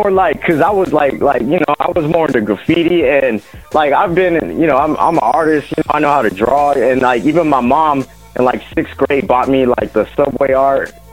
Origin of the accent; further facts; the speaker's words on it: West Coast, United States; Even like, you know, we're from the West Coast, so everybody, you know, that whole thing, oh … this and that.